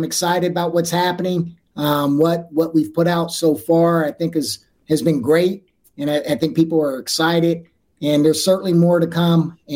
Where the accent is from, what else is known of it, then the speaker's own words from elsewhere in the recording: Sacramento, California, United States; As I said, I grew up in South Sacramento. We rarely came to campus